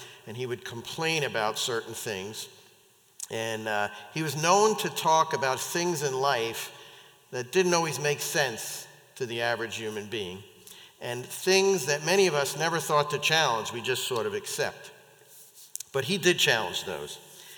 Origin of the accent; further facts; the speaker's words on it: New York, United States; I shouldn't say this, but I grew up in New York. Some of you know that. And so we have a tendency to really talk fast.